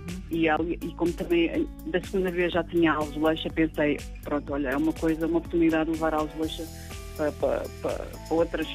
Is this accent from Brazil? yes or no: no; Lisbon, Portugal; Bom, eu sou alfacinha. Uhum. a maior parte da minha vida em Lisboa. Estudei em Lisboa